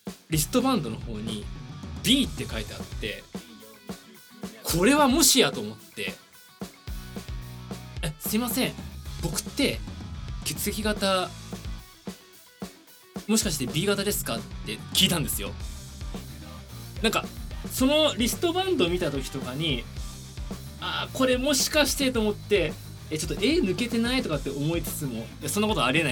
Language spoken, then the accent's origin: Japanese; Suginami, Tokyo, Japan; 僕の地元は、杉並区なんですけどね